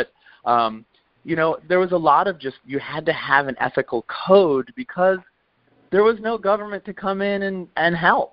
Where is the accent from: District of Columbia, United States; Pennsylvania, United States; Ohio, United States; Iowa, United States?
Iowa, United States; it was funny enough that I grew up in Iowa, which was just south enough that a kid in my class was this, like, young rodeo star.